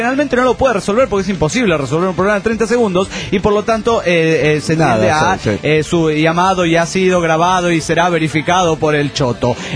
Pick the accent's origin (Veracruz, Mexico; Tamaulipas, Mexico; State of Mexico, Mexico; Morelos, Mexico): Tamaulipas, Mexico; Reynosa; Soy el norteño de Reynosa, Tamaulipas. Mi número es el 3554 y represento a Reynosa, Tamaulipas.